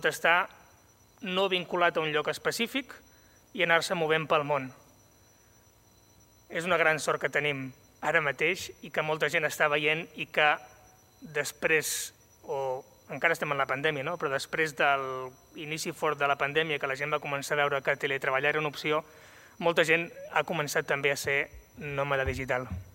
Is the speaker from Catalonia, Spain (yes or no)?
yes; Banyoles, Catalonia, Spain; jo sóc originari de Banyoles, de per aquí a prop